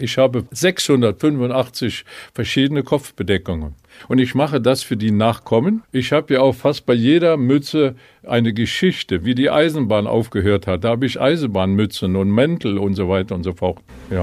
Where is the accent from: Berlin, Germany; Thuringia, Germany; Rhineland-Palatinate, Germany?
Rhineland-Palatinate, Germany; Neuerburg; meiner Heimatstadt Neuerburg, weil ich sehr heimatverbunden bin.